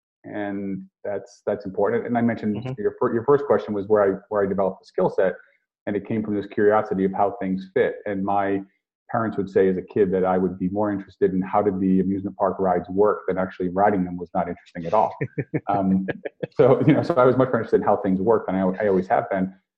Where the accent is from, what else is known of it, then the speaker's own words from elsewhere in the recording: Rhode Island, United States; who happened to be from Rhode Island, and I was from Rhode Island. We were out in California